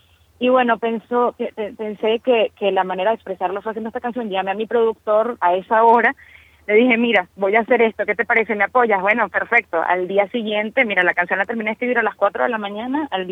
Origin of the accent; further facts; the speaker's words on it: Valencia, Carabobo, Venezuela; soy valenciana, soy de Valencia, de Carabobo.